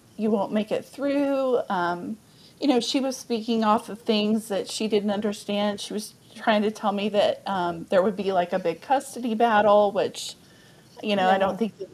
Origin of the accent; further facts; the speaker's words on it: Amarillo, Texas, United States; also born or lived in Dallas; Yeah, I'm from Texas. Okay. And so I was living in, I grew up in Amarillo, Texas, and I had moved away to Dallas.